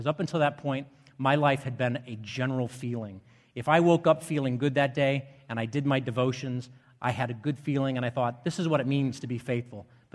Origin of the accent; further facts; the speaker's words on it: Chicago, Illinois, United States; Although I grew up here in Chicago, in the city, I grew up attending Moody Church